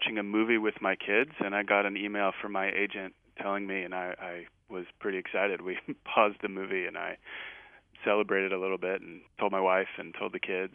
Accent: United States; moved away as an adult; now in Sweden; But for me as an American, moving to Sweden when I did, in my early 20s, you know, the immigrant experience is always one of otherness or outsiderness.

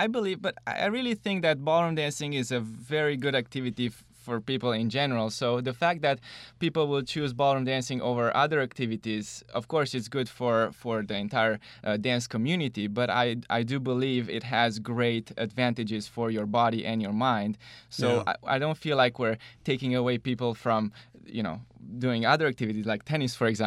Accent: Romania; moved away as an adult; now in United States; I'm originally from Romania, and together with my wife, we moved to America about 5 years ago

